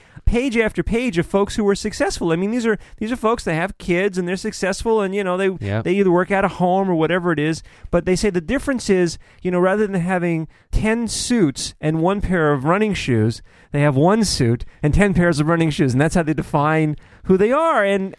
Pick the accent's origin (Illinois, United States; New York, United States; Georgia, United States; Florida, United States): New York, United States; as a Jewish kid growing up in New York, you know, a doctor was really the only acceptable career.